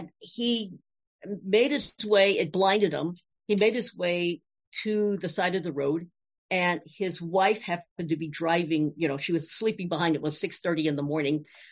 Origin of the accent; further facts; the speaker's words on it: Grand Rapids, Michigan, United States; born there; I still have family there. I was born in Grand Rapids.